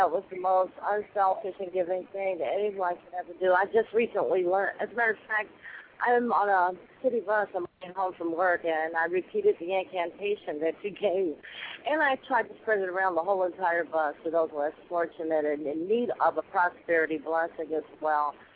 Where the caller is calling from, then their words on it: Chicago, Illinois, United States